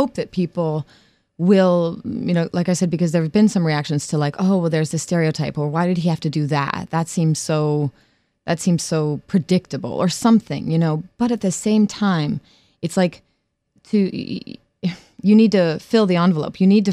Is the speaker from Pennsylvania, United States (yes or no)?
yes; Erie, Pennsylvania, United States; also born or lived in New York; now in Santa Barbara, United States; I'm from Erie, Pennsylvania originally.